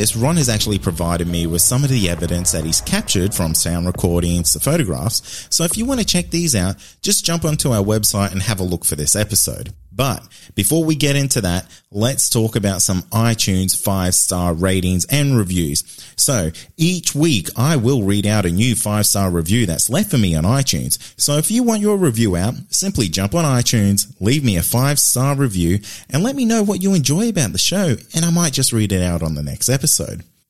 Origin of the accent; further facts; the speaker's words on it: Queensland, Australia; my home state of Queensland.